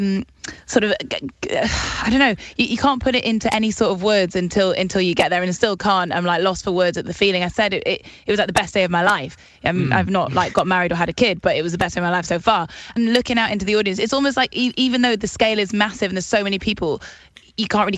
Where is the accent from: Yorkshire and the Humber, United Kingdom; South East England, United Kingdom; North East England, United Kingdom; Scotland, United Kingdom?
North East England, United Kingdom; Newcastle upon Tyne; Well, for me, I'm from Newcastle.